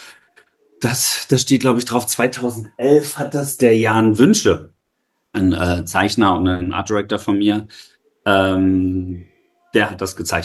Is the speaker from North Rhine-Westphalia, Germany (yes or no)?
no; Berlin, Germany; ich bin ja in Ostberlin geboren und groß geworden.